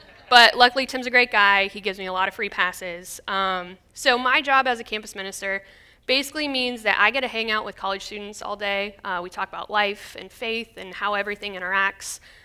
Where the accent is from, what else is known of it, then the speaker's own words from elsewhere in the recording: Oregon, United States; moved away as an adult; now in Boston, United States; fact number one is that I grew up in Oregon. West Coast. So I moved to Boston to go to school at Boston University.